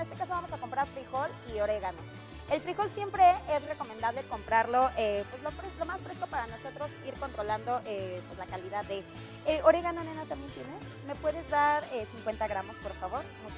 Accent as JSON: {"language": "Spanish", "country": "Mexico", "said": "como buen mexicano no puede faltar"}